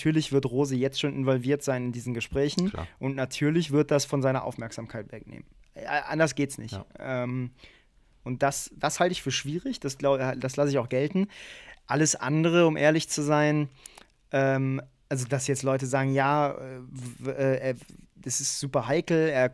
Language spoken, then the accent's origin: German; Cologne, North Rhine-Westphalia, Germany; als Kölner freue ich mich natürlich, wenn der Nachbarclub oder der Rivalenclub nicht die Meisterschaft holt